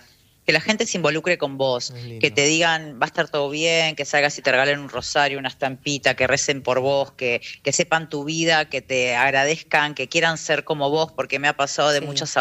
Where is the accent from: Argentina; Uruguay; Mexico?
Uruguay; Uruguay. Yo soy uruguaya.